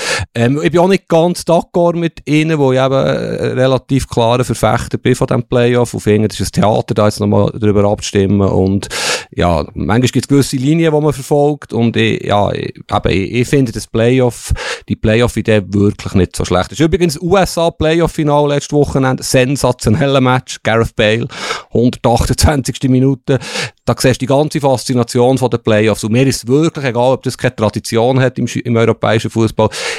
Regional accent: Bern, Switzerland; Als Berner ist es ja besonders erstaunlich.

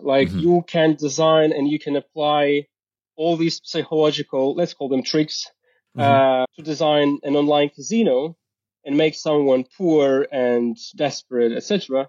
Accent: Zaporizhzhia, Zaporizhzhia Oblast, Ukraine; I'm originally from a city called Zaporizhia. Like the southern part of Ukraine.

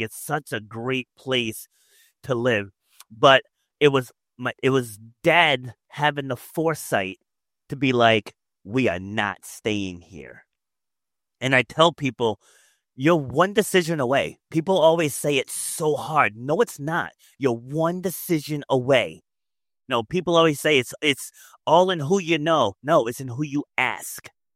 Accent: Queens, New York, United States; So I was born in Queens, New York. And so I guess when my mom, if I remember the story correctly, when my mom was pregnant with me, we were living in Brooklyn, but their apartment burned down. So they had to go into the projects in Queens

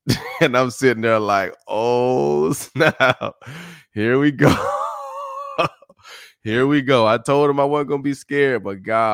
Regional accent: Summit, Mississippi, United States; He's from Magnolia. I'm from Summit. You know, he went to South Pike High School. I went to North Pike High School. So the county is Pike County.

